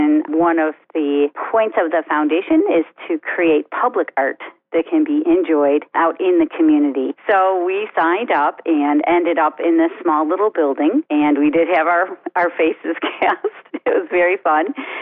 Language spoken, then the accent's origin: English; Buffalo, New York, United States; moved away as an adult; now in Indianapolis, United States; I am originally from Buffalo, New York. I married my childhood sweetheart, whom you know … And we were transplanted from the East Coast to Indianapolis, Indiana in 1982